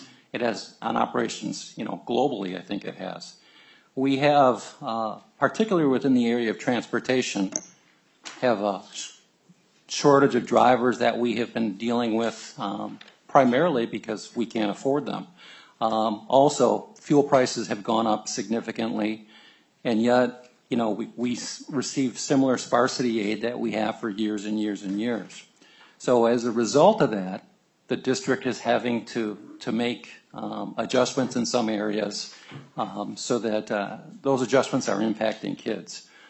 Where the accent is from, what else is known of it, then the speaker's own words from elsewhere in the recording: Minnesota, United States; being from outstate Minnesota originally, and now being in a large, geographically div